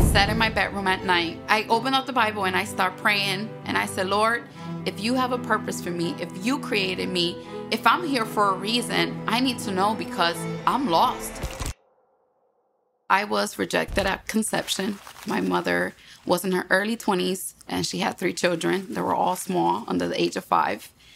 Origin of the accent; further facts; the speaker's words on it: Puerto Rico; Since I was born and raised in Puerto Rico, you know, it was four of us plus my mom and dad.